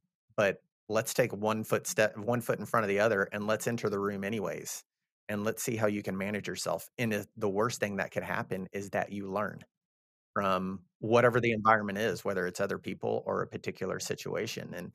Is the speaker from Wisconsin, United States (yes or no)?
no; Texas, United States; I'm from Texas. I'm a Southern guy, you know?